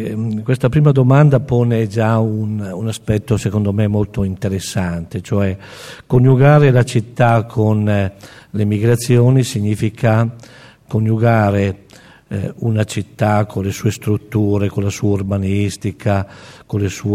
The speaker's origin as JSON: {"language": "Italian", "town": "Agnadello", "region": "Lombardy", "country": "Italy", "said": "Io sono di Agnadello e quindi sono al confine con il Bergamasco, sono della diocesi di Cremona, quindi siamo vicini di casa"}